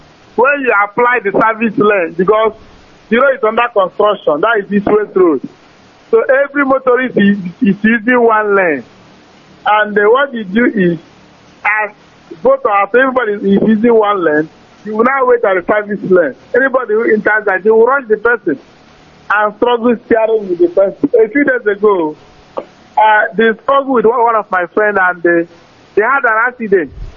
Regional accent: Southeast, Nigeria; You know, because we are from Igbo, they will see us as a prayer, as meat to eat.

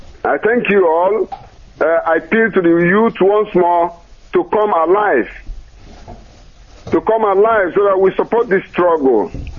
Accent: Nigeria; now in Dusseldorf, Germany; I was born and brought up in Biafran land.

